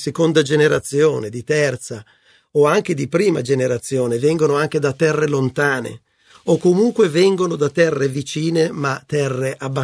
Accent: Milan, Lombardy, Italy; born there; Sono nato a Milano e ho fatto anche io il liceo di Milano

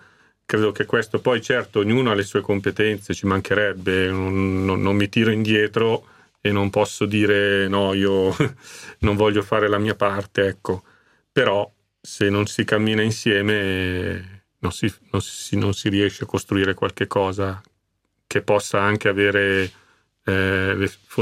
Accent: Cusano Milanino, Lombardy, Italy; sono cresciuto in oratorio, nel mio paese, immagino. Che è Cusano Milanino, ridente cittadina, città giardino dell'Interland di Milano, va bene, e lì sono cresciuto

